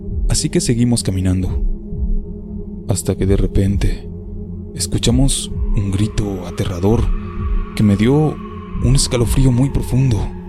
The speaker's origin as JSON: {"language": "Spanish", "town": "Santa Cruz de Juventino Rosas", "region": "Guanajuato", "country": "Mexico", "said": "Soy de Santa Cruz de Juventino Rosas, que está en el estado de Guanajuato. Es un lugar con muchas historias de brujas."}